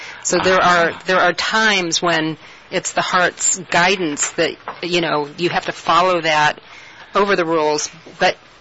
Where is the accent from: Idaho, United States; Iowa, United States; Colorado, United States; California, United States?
Colorado, United States; Boulder; I'm from Boulder, and Boulder benchmarks a lot of projects.